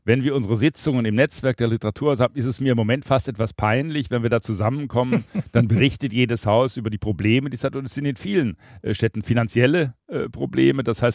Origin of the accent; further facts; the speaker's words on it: Baden-Württemberg, Germany; Ich komme aus Schwaben, habe also diesen schwäbischen Fleiß, diese Sekundärtugend tief verinnerlicht